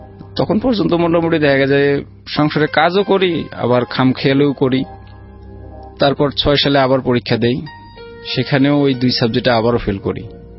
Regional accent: Rajshahi Division, Bangladesh; তো তখন পর্যন্ত আমি গ্রামে, আমাদের গ্রামে আমার লেভেলের চারজন আমরা ছিলাম

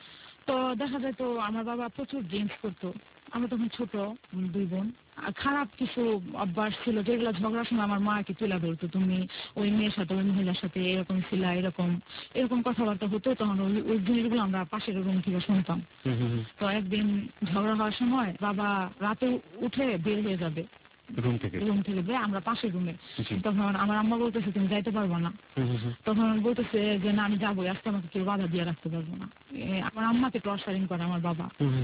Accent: Gazipur, Dhaka Division, Bangladesh; আমি গাজীপুর থেকে এসেছি।

